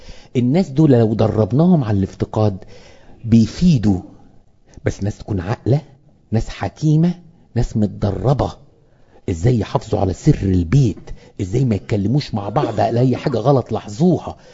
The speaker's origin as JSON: {"language": "Arabic", "country": "Egypt", "said": "لان احنا كمصريين زي ما كان بيقول ابونا برضو على المجتمع المصري"}